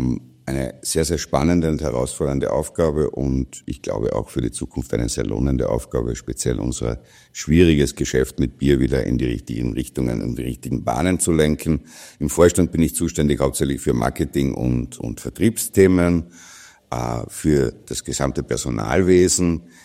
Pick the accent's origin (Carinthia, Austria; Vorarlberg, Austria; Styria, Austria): Carinthia, Austria; Villach; also ich stamme gebürtig aus Villach, war über 20 Jahre bei einem internationalen Großkonzern tätig